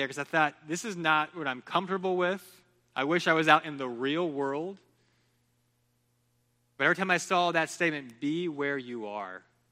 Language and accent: English; Lima, Peru; I grew up in Lima, Peru, which was 8 million people.